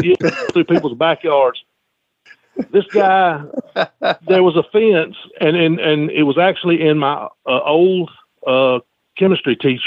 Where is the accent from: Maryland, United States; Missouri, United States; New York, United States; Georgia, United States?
Georgia, United States; when I was growing up in Georgia, a guy named Joe Pettisino had a wrestling block on Saturday nights.